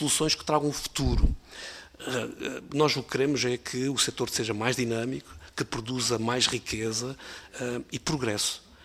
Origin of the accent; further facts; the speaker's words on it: Faro, Portugal; mas eu sou algarvio e ainda por cima muito bairrista.